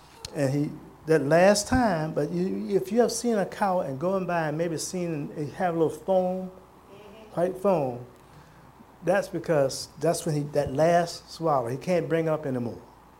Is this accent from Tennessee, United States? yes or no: no; Williamsburg, Virginia, United States; when we grew up in Williamsburg, and we lived in East Williamsburg, which put me just outside the city school of James City County